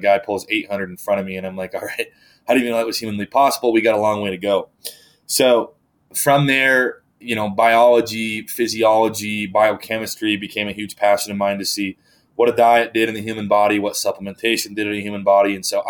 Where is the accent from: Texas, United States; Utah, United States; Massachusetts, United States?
Utah, United States; Ogden; even though I was from Utah. Wasn't from Provo All-Star area. I was up north more in Ogden is what my town's called.